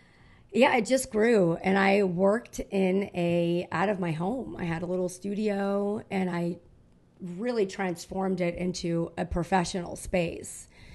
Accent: Boston, Massachusetts, United States; also born or lived in Avon Park, Florida; I'm actually from Boston and Florida.

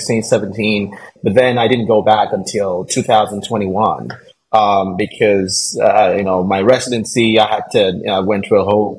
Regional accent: Nigeria; also born or lived in Lagos; Nigeria. That's where I'm from. I was born in Lagos, Nigeria, but grew up in a small little town about 3 hours from Lagos.

